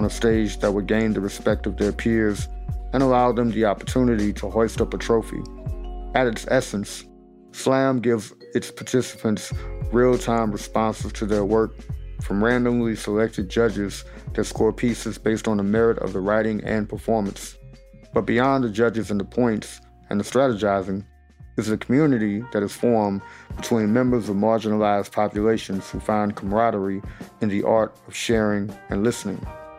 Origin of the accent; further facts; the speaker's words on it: Baton Rouge, Louisiana, United States; after a couple of years of performing poems at open mics in my hometown of Baton Rouge.